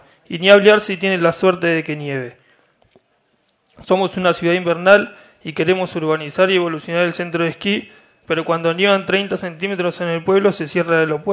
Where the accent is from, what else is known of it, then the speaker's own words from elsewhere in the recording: San Carlos de Bariloche, Río Negro, Argentina; soy de San Carlos de Bariloche, tengo 30 años